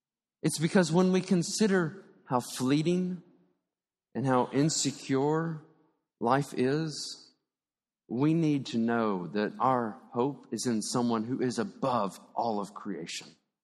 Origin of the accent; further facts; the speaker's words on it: United States; born there; but I was born in America, I was born in a Christian family, and so I'm Christian